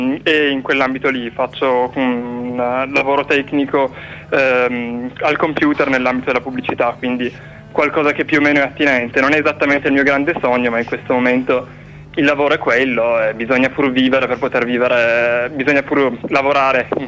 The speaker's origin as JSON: {"language": "Italian", "town": "Turin", "region": "Piedmont", "country": "Italy", "said": "ho 23 anni, sono di Torino"}